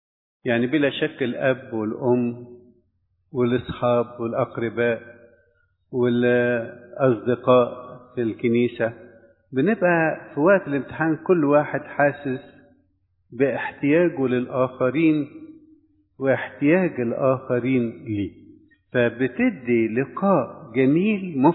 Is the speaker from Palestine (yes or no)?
no; Egypt; يمكن احنا كمصريين بنركز عليها كتير